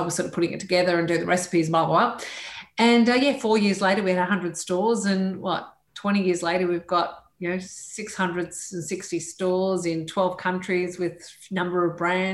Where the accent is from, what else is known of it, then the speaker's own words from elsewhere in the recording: Boronia, Victoria, Australia; Mate, I grew up in Boronia. I beat you, right?